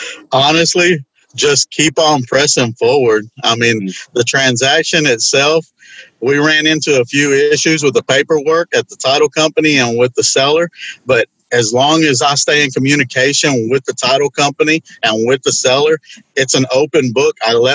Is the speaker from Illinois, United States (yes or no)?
no; Houston, Texas, United States; He's from Dallas. I'm from Houston.